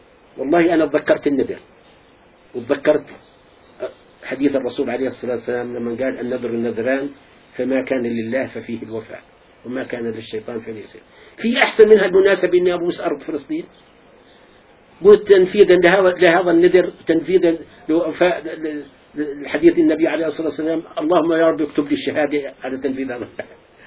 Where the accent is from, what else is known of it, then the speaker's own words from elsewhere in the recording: Al-Qubayba, Palestine; moved away; قلت له I am from Kubeba but the Jews give its old name لخيش، أنا من الكبيبة بس اليهود أعطوها اسمها القديم لخيش